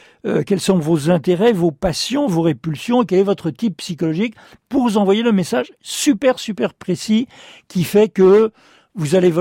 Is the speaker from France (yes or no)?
yes; France; en tant que Français